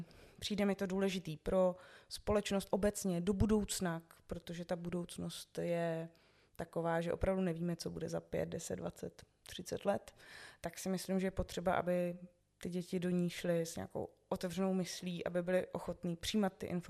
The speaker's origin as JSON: {"language": "Czech", "town": "Rýmařov", "region": "Moravian-Silesian Region", "country": "Czechia", "tie": "born there", "said": "moji rodiče žili v Olomouci, takže já sama jsem se narodila v Rýmařově."}